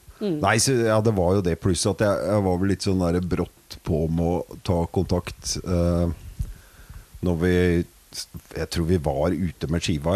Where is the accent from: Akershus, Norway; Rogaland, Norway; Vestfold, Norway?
Akershus, Norway; Vinterbro; jeg er fra Vinterbro.